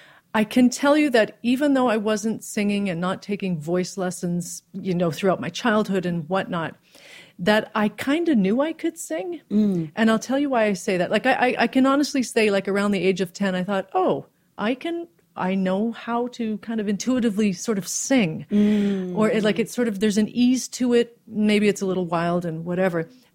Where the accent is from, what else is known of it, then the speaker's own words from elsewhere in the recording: Red Deer, Alberta, Canada; I grew up in a very small city. Mm. I grew up in Red Deer, Alberta, which is right between Calgary and Edmonton.